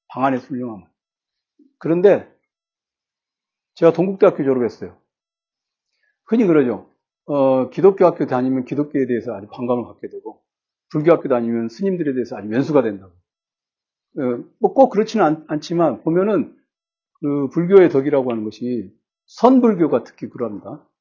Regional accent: Seoul, South Korea; 저는 서울 사람이지만, 서울에 살고 있지만

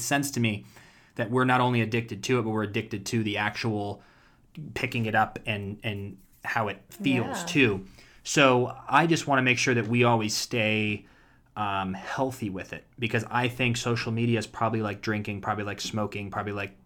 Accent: Ashtabula, Ohio, United States; You would know I'm from Ashtabula, how old I am, I played baseball.

